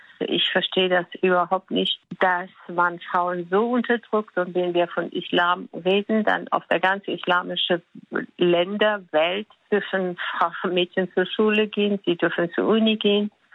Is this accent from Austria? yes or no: no; Afghanistan; German is a second language; now in Germany; für mich besonders auch als Afghanin.